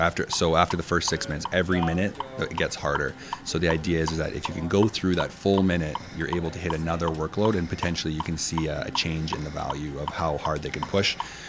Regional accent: Prince George, British Columbia, Canada; now in Victoria, Canada; I work at the Pacific Institute of Sport Excellence, but I'm from Prince George

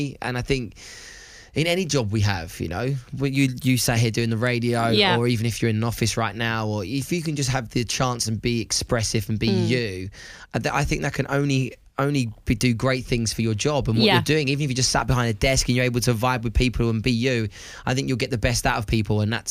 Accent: East of England, United Kingdom; I am from Essex.

